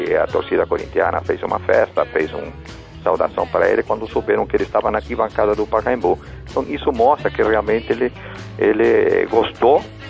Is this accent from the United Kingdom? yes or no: yes; England, United Kingdom; Portuguese is a second language; now in Brazil; Eu sou inglês, eu moro 40 anos no Brasil, tenho filhos e netos brasileiros.